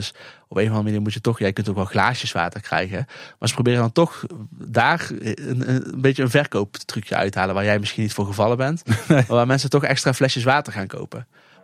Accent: Netherlands; En dat vinden wij dan misschien nog wel wat vervelend soms als Nederlander.

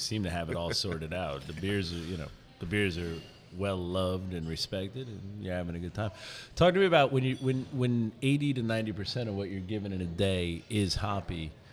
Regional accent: Red Bank, New Jersey, United States; at a bar in Red Bank, which is my hometown

